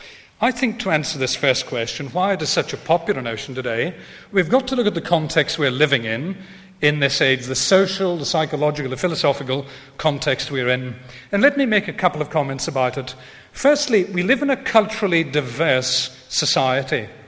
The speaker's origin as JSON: {"language": "English", "country": "United Kingdom", "said": "we mustn't think we're unique in this way as British people."}